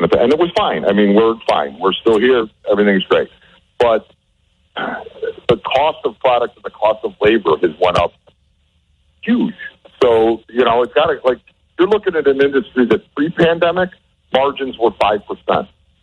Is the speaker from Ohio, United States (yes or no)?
yes; Cleveland, Ohio, United States; I grew up in Cleveland where, you know, mustard, sauerkraut, sour pickles, you know, pork, like those were the things, like kielbasa, you know.